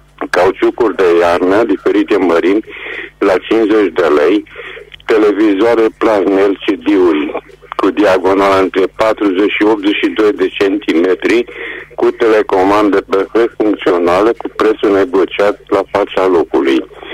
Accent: Reșița, Caraș-Severin, Romania; sunt din Reșița

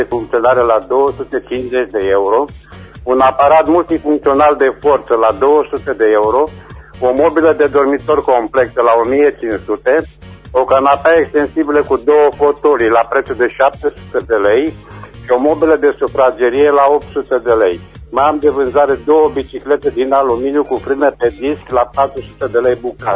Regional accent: Reșița, Caraș-Severin, Romania; sunt din Reșița

